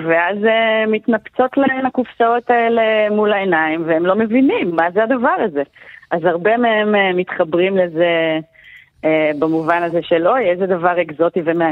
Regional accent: Lod, Central District, Israel; also born or lived in Jordan; אני באה מלוד, כן, הוריי משם. אני נולדתי במקרה בטעות בירדן. זה סיפור בפני עצמו, כן. אבל כן, משפחה לודאית ותיקת יומין. גדלתי בבתי ספר יהודיים

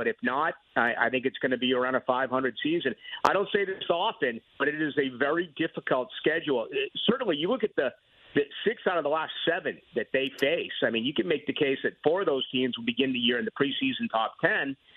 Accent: Boston, Massachusetts, United States; I'm from Boston. It's a tiny little stadium in Chestnut Hill, and it's going to be bitterly cold.

